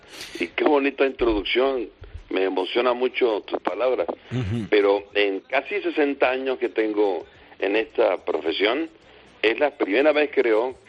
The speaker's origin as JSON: {"language": "Spanish", "country": "Venezuela", "moved": "yes", "lives_now": "Miami, United States", "said": "Estamos en Miami, hace bastante tiempo ya. Yo vine de Venezuela a Miami en el año 80. Aquí hemos permanecido un tiempo, aunque pasamos un par de años en Los Ángeles"}